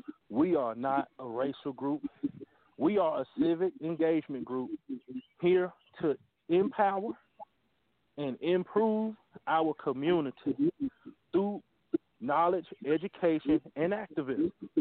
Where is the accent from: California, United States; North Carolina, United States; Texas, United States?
North Carolina, United States; Gastonia; Well, I grew up in Gastonia. Grew up on York Street, between York Street and Dallas.